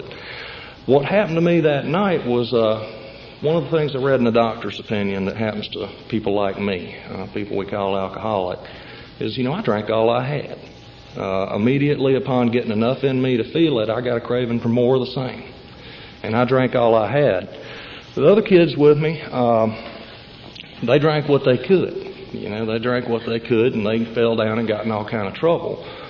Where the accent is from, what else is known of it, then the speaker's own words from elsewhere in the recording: Spartanburg, South Carolina, United States; also born or lived in Pascagoula, Mississippi; I was born in Pascagoula, Mississippi, and stayed there for a very brief time, moved on to South Carolina by the time I was 3 years old. So, you know, for practically my whole life, I've been in Spartanburg